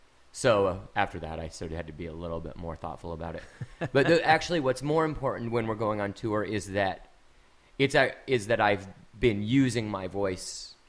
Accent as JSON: {"language": "English", "town": "Kirkland", "region": "Washington", "country": "United States", "tie": "born or raised there", "also_born_or_lived": "Eastgate", "said": "I grew up in, I lived in Kirkland."}